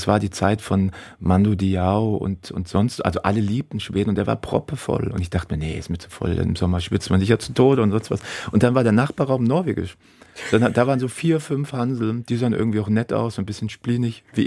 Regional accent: Halle, Saxony-Anhalt, Germany; ich bin ja in Halle Silberhöhe groß geworden, im Plattenbauviertel. Vielleicht vergleichbar mit Berlin-Marzahn oder Leipzig-Grünau.

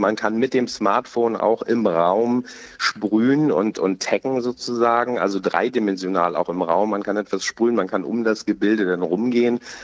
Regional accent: Hamburg, Germany; also born or lived in Lüneburg; Ich bin in Hamburg groß geworden, also deshalb bin ich hier ganz klar sozialisiert sozusagen.

